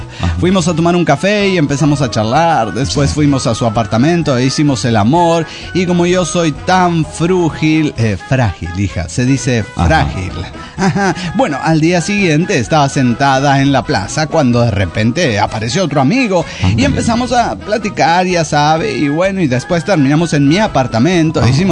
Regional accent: Reynosa, Tamaulipas, Mexico; de Reynosa, Tamaulipas.

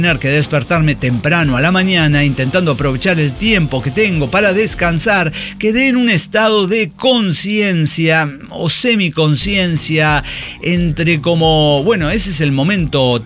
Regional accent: Monterrey, Nuevo León, Mexico; aterrizaron una vez en mi tierra, en Monterrey

